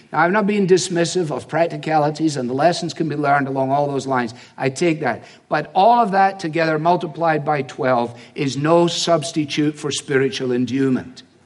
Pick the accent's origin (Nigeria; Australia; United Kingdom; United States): United Kingdom; Scotland; It's very appealing to me as a Scotsman.